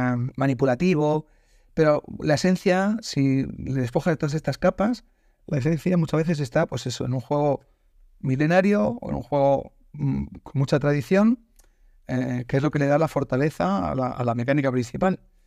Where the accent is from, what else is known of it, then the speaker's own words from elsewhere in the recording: Basque Country, Spain; yo nací en País Vasco, y allí recuerdo que en muchos sitios de recreo pues estaba la rana